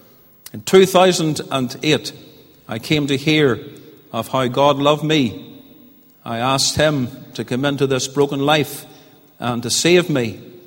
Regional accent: Portadown, Northern Ireland, United Kingdom; when I was a teenager growing up in Portadown

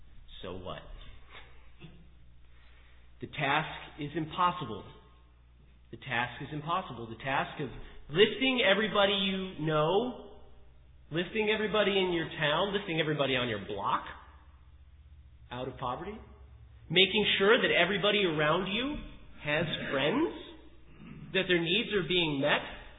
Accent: New York, United States; I grew up in Oswego County. There's poor people around here.

